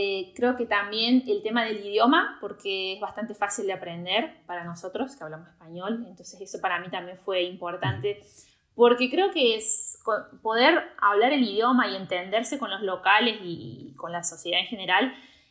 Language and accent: Spanish; Córdoba, Argentina; moved away; Yo soy de Córdoba y no tenemos playa en Córdoba, pero bueno, tenemos playas del río